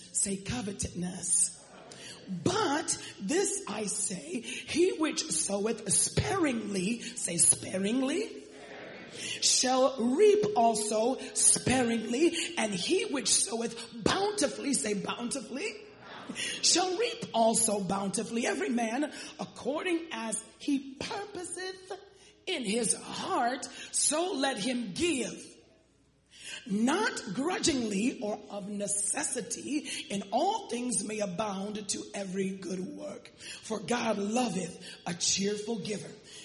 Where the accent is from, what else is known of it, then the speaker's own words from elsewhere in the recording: Chicago, Illinois, United States; I'm from Chicago.